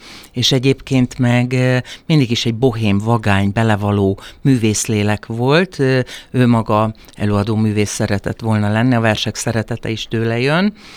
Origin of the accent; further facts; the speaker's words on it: Hajdúnánás, Hajdú-Bihar, Hungary; now in Budapest, Hungary; egy 5 gyerekes családban elsőként születtem, tehát én voltam, aki először fölköltöztem Hajdonánásról Budapestre